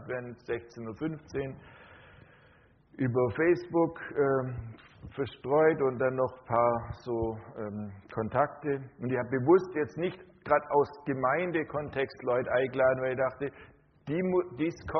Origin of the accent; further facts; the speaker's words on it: Ailingen, Baden-Württemberg, Germany; Ich komme aus Eilingen bei Friedrichshafen